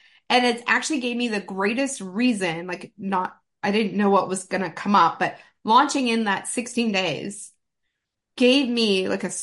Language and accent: English; Canada; As a Canadian